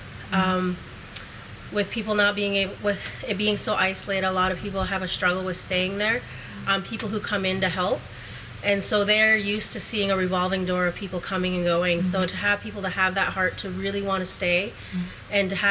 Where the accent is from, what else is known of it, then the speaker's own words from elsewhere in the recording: Six Nations, Ontario, Canada; I'm Mohawk, and I'm from Six Nations and of the Turtle Clan.